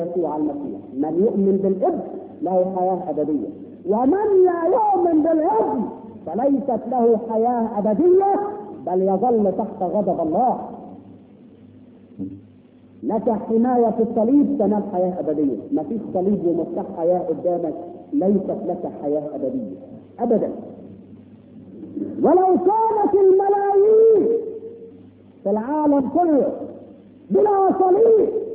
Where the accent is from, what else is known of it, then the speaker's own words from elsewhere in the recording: Egypt; احنا كمصريين